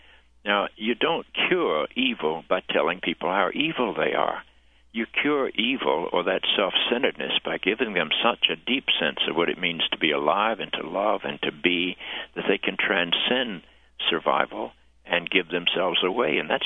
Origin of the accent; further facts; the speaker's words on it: the South, United States; I grew up in the Bible Belt.